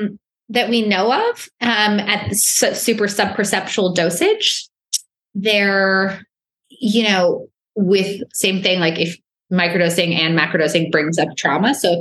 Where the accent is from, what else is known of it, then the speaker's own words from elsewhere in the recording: New York, United States; I'm a New Yorker. Like, you know, you can't screw with me.